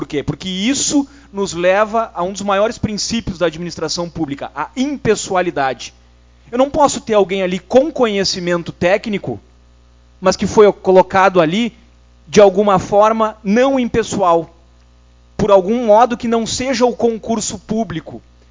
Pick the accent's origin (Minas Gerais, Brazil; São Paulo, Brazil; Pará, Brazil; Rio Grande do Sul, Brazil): Rio Grande do Sul, Brazil; Santa Maria; Eu sou de Santa Maria, enfim.